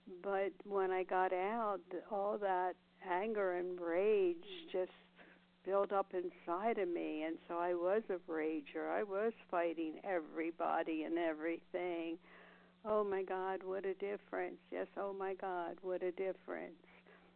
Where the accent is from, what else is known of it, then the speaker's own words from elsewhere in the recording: Las Vegas, Nevada, United States; I'm from Las Vegas, a recovered compulsive overeater.